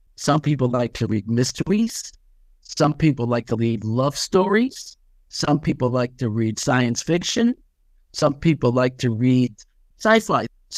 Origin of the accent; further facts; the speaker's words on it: New York, United States; also born or lived in Scotland; So you have to understand, I grew up in New York, in an environment where when you went to school, you want to be noticed, right?